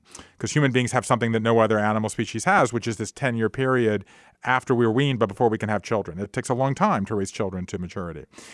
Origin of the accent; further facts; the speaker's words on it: Georgia, United States; I grew up in South Georgia, and I think of myself as not an interesting person who's tried to go off and do interesting things, right?